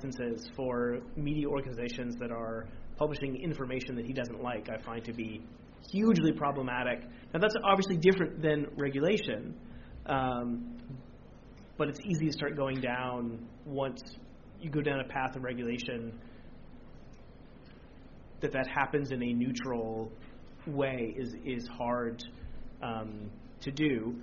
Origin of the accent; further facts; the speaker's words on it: United States; As an American growing up under the First Amendment